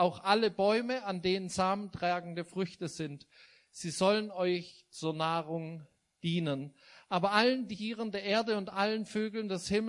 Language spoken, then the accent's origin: German; Stuttgart, Baden-Württemberg, Germany; now in Saxony, Germany; Wir kommen ursprünglich, also die Svenja und ich, wir kommen beide aus dem Stuttgarter Großraum.